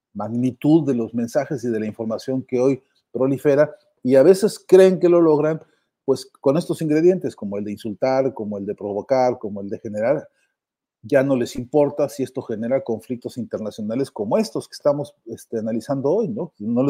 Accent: Mexico; porque siendo mexicano aquí y ahora, más de una vez está uno escuchando algún tipo de amenazas

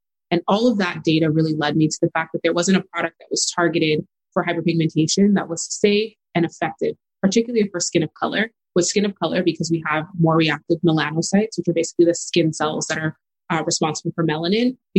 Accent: El Paso, Texas, United States; I grew up in El Paso, Texas. So that's west side of Texas. My parents are, I'm a first gen Nigerian daughter of immigrants, born and raised there.

